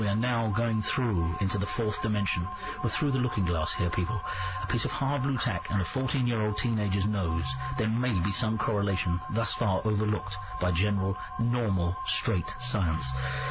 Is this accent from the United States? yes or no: no; Zambia; As a child, I was brought up in Zambia, and one holiday we took a family trip to see the wonder that is near Victoria Falls.